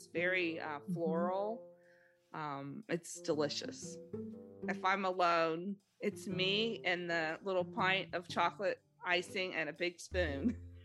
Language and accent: English; Los Angeles, California, United States; I grew up in Los Angeles, so we had like a little freezer out by the pool